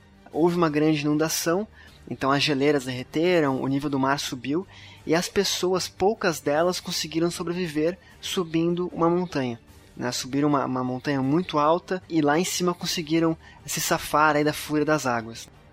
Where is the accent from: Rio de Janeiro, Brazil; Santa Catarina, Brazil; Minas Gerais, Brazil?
Santa Catarina, Brazil; Florianópolis; also born or lived in Curitiba; Eu nasci em Curitiba, no Paraná, mas eu moro desde pequeno em Florianópolis, Santa Catarina.